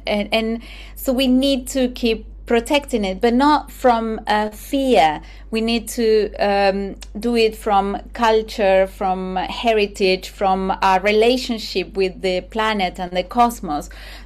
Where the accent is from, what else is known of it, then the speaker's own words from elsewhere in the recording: Argentina; English is a second language; growing up in Argentina gave me a strong sense of curiosity about the natural world because my village is very far from polluted cities